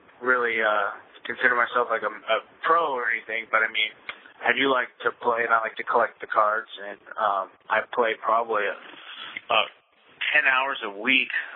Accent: Webster City, Iowa, United States; I came back to school, or not, to my hometown, Webster City, after my freshman year

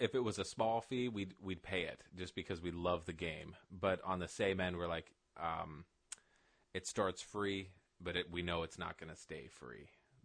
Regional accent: Ohio, United States; because we're all from Ohio, of course, in the Guard

